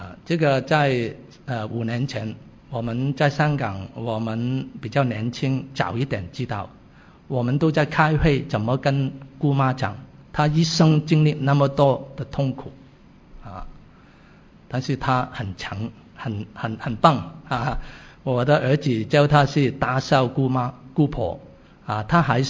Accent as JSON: {"language": "Chinese", "region": "South China", "country": "China", "said": "她就我们是南方人嘛，她是很爱国的"}